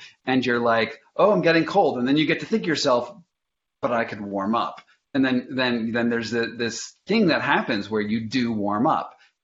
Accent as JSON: {"language": "English", "region": "Massachusetts", "country": "United States", "tie": "born or raised there", "said": "I grew up on near Cape Cod, which is, you know, there's some surf breaks there."}